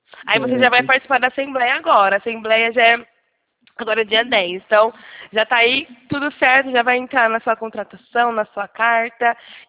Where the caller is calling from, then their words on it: Campinas, São Paulo, Brazil; Eu falo aqui do interior de São Paulo, Campinas, Sumaré, conhece?